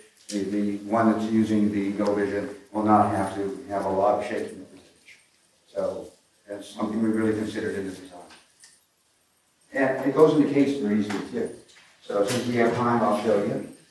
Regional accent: California, United States; now in Austin, United States; I'm also from California originally, and I have a home in Austin.

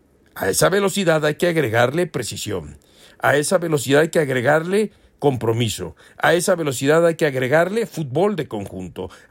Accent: Mexico; Para mí como mexicano y para todos los mexicanos.

